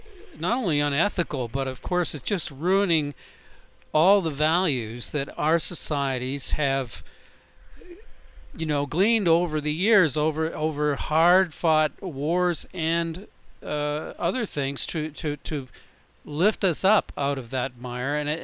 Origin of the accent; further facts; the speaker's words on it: Toronto, Ontario, Canada; I'm from Toronto, Canada.